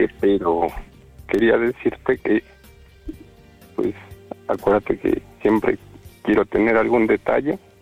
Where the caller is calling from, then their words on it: Mexico City, Mexico; De la Ciudad de México.